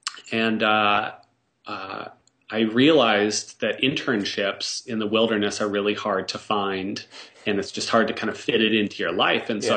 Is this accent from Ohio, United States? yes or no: no; Wisconsin, United States; growing up in Wisconsin, and I did a lot of sledding in the winter.